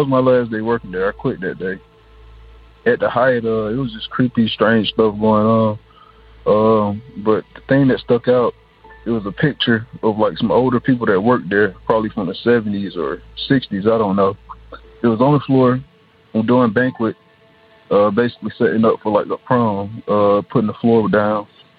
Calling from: Atlanta, Georgia, United States; I'm calling from Atlanta, Georgia.

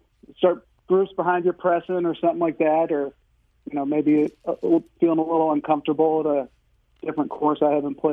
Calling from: Manchester, Missouri, United States; So I am in the West County, Manchester area.

